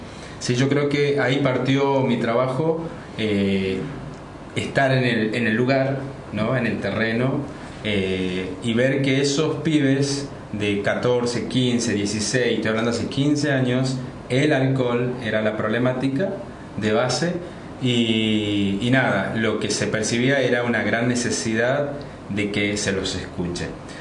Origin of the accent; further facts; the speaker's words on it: Salta, Argentina; Nada, yo soy salteño, me formé gracias a la necesidad de trabajar en zonas de vulnerabilidad de la ciudad de Córdoba, ¿sí?